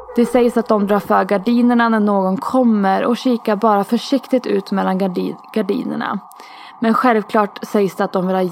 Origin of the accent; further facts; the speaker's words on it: Gotland, Sweden; Jag är uppvuxen och bor på Gotland.